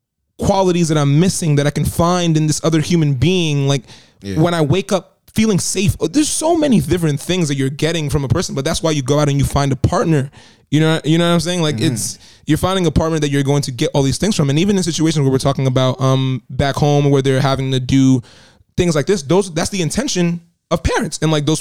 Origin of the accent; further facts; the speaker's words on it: United States; And I think me living here, growing up in America